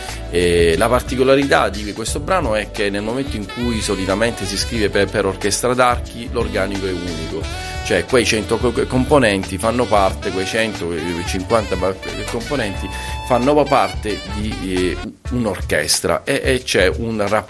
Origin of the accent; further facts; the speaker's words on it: Milazzo, Sicily, Italy; Io ho vissuto sempre a Milazzo e ho pensato, ecco, di lasciare qualche cosa di mio e di dedicare qualcosa di mio a Milazzo